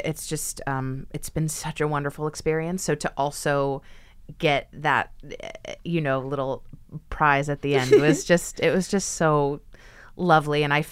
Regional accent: Los Angeles, California, United States; moved away as an adult; also born or lived in New York; I'm from Los Angeles, and I moved to New York after I graduated high school.

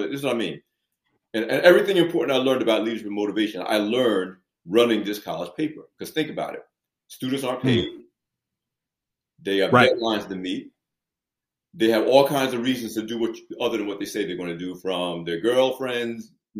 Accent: Long Branch, New Jersey, United States; First near my hometown of Long Branch, New Jersey, and at the Asbury Park Press.

